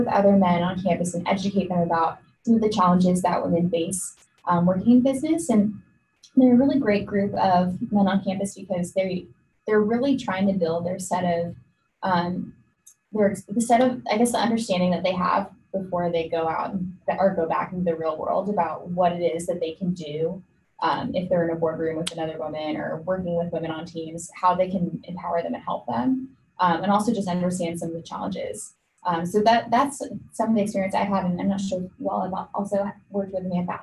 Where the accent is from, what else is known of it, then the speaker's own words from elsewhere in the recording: Agoura Hills, California, United States; I'm from Agoura Hills, California, originally.